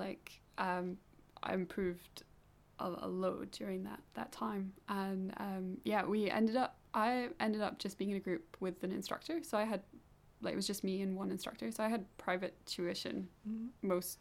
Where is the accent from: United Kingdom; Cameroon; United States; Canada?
United Kingdom; Huntly, Scotland; Sure. So I grew up in Huntly in Aberdeenshire. So it's on the train line between Aberdeen and Inverness.